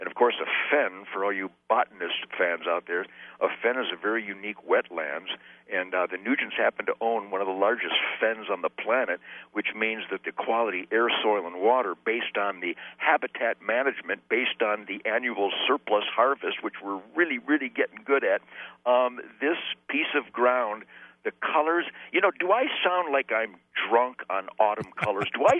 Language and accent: English; Detroit, Michigan, United States; born there; I was born in Detroit in 1948, and I was literally at a deer camp in 1949, Durand.